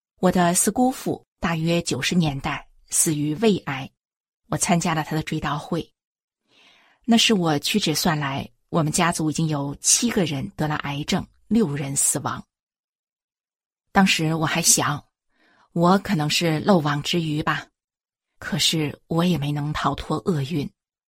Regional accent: Shenyang, Liaoning, China; also born or lived in Beijing; 我出生在北京，当年就住在西单的辟财胡同。1958年，随父母搬到辽宁沈阳。

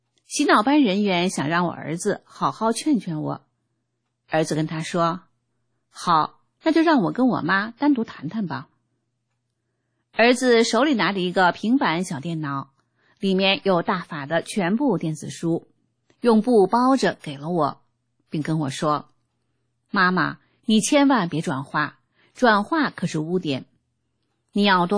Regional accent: China; 中国不好，可我就是中国人，那我就建设中国吧

